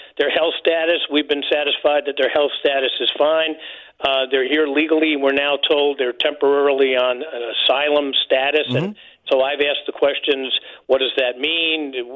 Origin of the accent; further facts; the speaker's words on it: New York, United States; I'm from Westchester County, outside of New York.